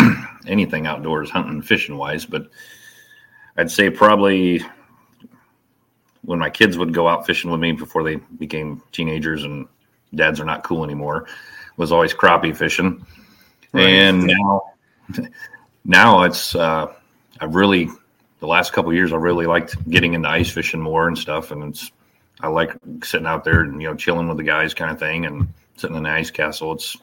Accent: Illinois, United States; Well, when I was growing up in Illinois, duck hunting and everything

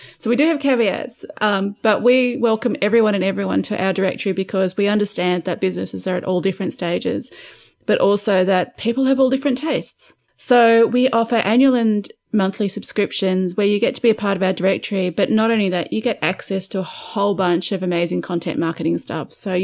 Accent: Australia; We need our stories to have an Aussie link, because we are Australian.

